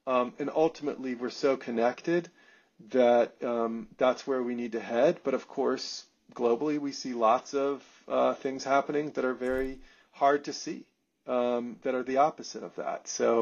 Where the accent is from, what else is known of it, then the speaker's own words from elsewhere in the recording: Netherlands; I go back to the metaphor that I use a lot with growing up in Holland with my dad. He'd take me out in the North Sea and I was so scared.